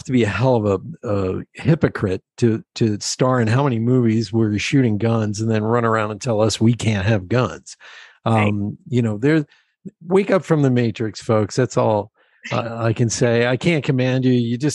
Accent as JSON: {"language": "English", "region": "Pennsylvania", "country": "United States", "tie": "born or raised there", "said": "But I grew up in Pennsylvania, and as soon as we're 10, we get a BB gun"}